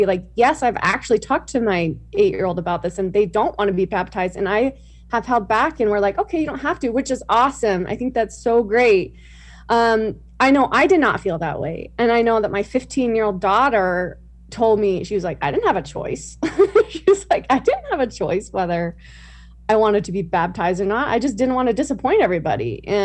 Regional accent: California, United States; Yeah, so grew up super devout LDS family. I'm one of 11 kids. We grew up in Southern California.

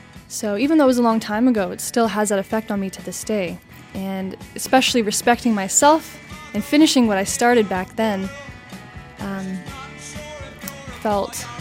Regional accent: Prince Rupert, British Columbia, Canada; I'm from Prince Rupert, born and raised here

